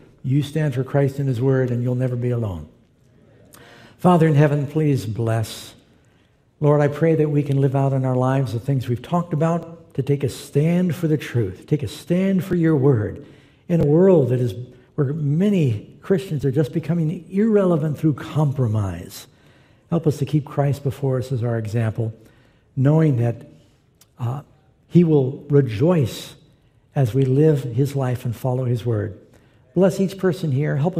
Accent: New York City, New York, United States; I'm from New York City

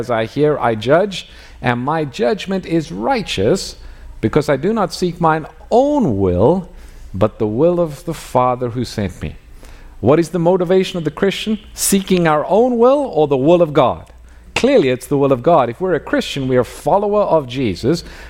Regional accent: South Africa; moved away as an adult; now in United States; I'd gone back to my home country in South Africa

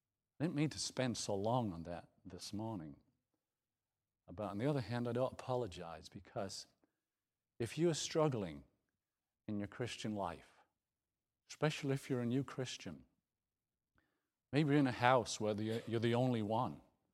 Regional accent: York, Yorkshire and the Humber, United Kingdom; I'm from York. It's an old Roman town. It's a tourist place.

